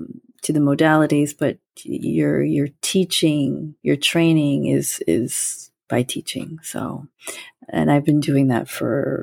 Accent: Bangladesh; moved away; And I am from Bangladesh. I was an orphan in Bangladesh right after the time that it became independent from Pakistan and in the mid-70s.

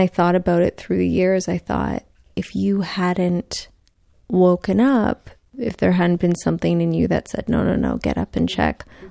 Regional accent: Toronto, Ontario, Canada; live in the same house I grew up in Scarborough, a suburb of Toronto

